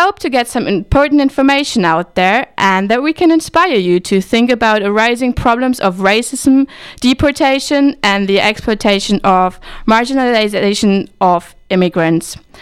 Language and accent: English; Germany; English is a second language; now in United Kingdom; I'm a foreign student, I'm very curious and excited about the outcomes of this show. I'm from Germany, but living and studying in the UK, and at the moment I'm in Vancouver.